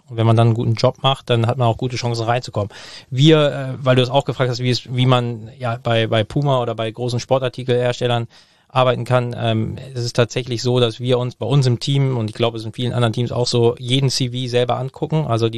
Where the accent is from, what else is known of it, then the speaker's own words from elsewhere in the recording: Hamburg, Germany; ich komme aus Hamburg, ich liebe Hamburg, ich habe meine Familie und Freunde alle